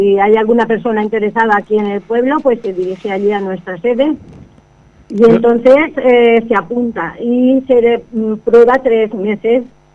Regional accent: Casasimarro, Castilla-La Mancha, Spain; Estoy en Roda, en Torredembarra y también en mi pueblo, Casasimarro.

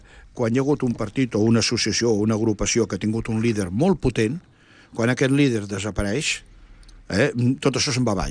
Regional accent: Barcelona, Catalonia, Spain; ho parlo com a barceloní

